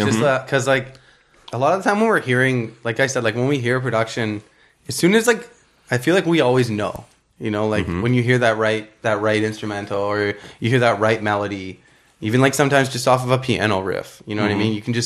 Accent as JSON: {"language": "English", "town": "Hamilton", "region": "Ontario", "country": "Canada", "tie": "born or raised there", "said": "No, actually, I grew up in Hamilton."}